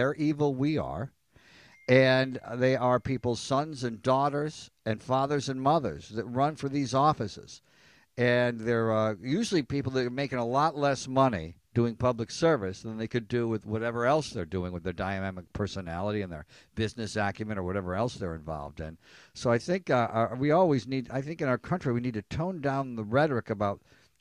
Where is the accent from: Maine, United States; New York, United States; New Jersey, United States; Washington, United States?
New York, United States; Elmira; growing up in Elmira, New York, underneath the covers.